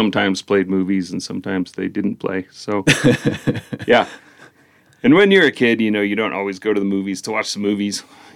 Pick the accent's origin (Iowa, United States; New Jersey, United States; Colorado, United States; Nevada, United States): Colorado, United States; And, you know, growing up in Southeast Colorado and then here, there really wasn't, you know, you weren't exposed to the world like you are today.